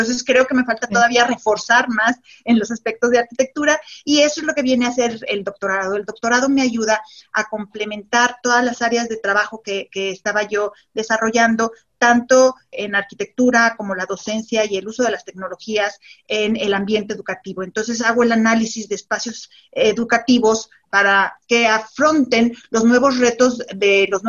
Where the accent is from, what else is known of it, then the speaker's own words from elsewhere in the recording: Mexico City, Mexico; also born or lived in León / United States / Montreal / Toronto; now in Aguascalientes, Mexico; Mira, yo me considero ciudadana del mundo porque nací en León, Guanajuato, sin embargo me crié en la Ciudad de México. Tuve la oportunidad de vivir un tiempo en Estados Unidos, en Canadá, tanto en Montreal y en Toronto, y luego pues regresar aquí a Aguascalientes y radicar